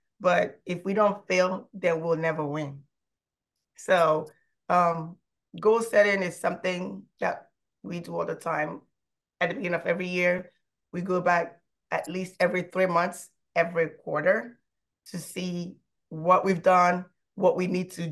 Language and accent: English; Nigeria; I'm also from Nigeria. I grew up with such like diverse culture